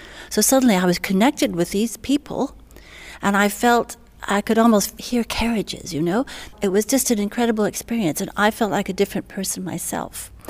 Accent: Boston, Massachusetts, United States; And although I was born and raised in Boston, I used to go there every year, at least once a year, spend a lot of time there.

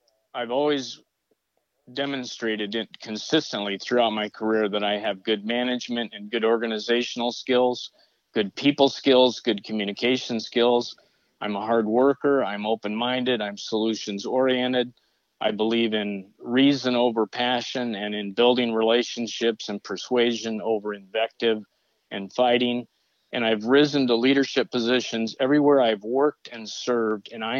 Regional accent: Midwest, United States; now in Spokane, United States; I grew up in the Midwest. I got transferred to Spokane over 30 years ago with a national retail company.

